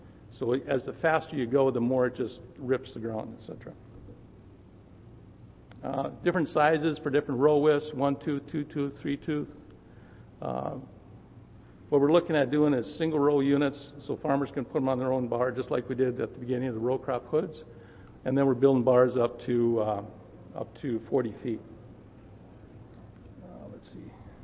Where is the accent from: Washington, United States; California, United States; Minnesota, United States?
Minnesota, United States; I'm from Minnesota, so our climate's a little bit different.